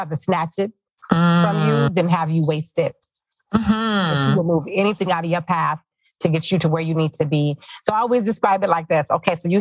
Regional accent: Inglewood, California, United States; you know, I'm from Inglewood.

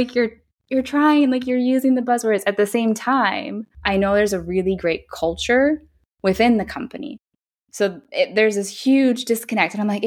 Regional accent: Minnesota, United States; moved away as an adult; now in Bologna, Italy; So I am from Minnesota, but I moved to Bologna back in 2010 to study out during my last year of university.

